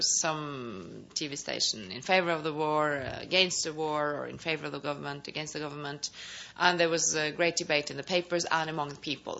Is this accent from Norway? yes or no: yes; Norway; English is a second language; Well, I'm from Norway.